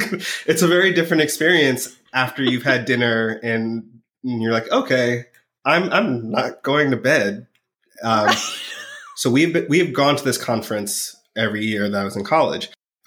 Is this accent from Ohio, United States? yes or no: yes; Yellow Springs, Ohio, United States; The village of Yellow Springs. It's roughly 4,000 people. Dayton, if you're familiar.